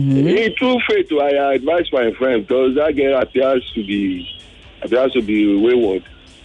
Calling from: Ogba, Lagos, Nigeria; Good morning. … from Ogba.

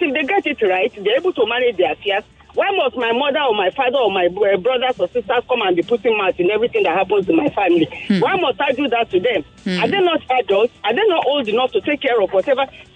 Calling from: Ikeja, Lagos, Nigeria; Yes, I'm calling from Ikeja.

